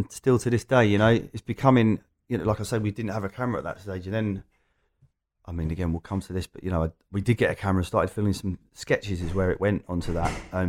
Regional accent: Loughton, East of England, United Kingdom; I'm an Essex boy, but only

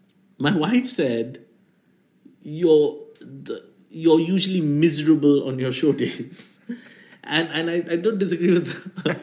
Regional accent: India; And I've never been a smart business guy. And I know, as an Indian person, I should be.

